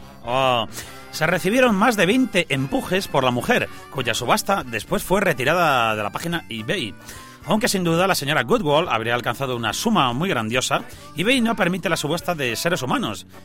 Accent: Torrejón de Ardoz, Community of Madrid, Spain; porque somos de Torrejón. ¿Tú te crees, macho, que discriminación porque somos de Torrejón?

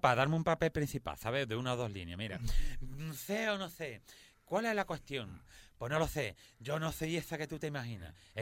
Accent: Andalusia, Spain; moved away; Yo salí de Andalucía, pero de Andalucía no salí de mí.

